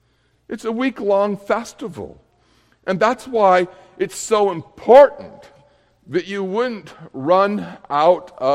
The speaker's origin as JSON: {"language": "English", "region": "Montana", "country": "United States", "tie": "born or raised there", "said": "you know, I grew up in Montana. I married a woman from Oklahoma"}